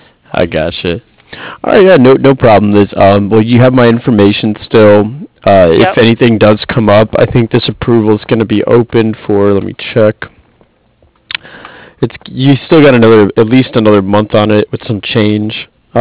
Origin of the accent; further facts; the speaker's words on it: East Coast, United States; I'm from the East Coast originally, so kind of have a good idea.